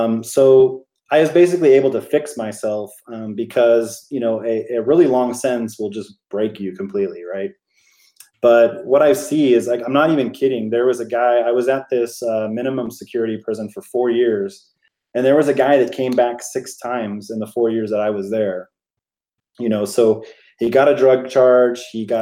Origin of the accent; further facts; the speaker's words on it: Seattle, Washington, United States; To give you an example, I'm from Seattle, and Washington State actually has a really, really cool sentencing guideline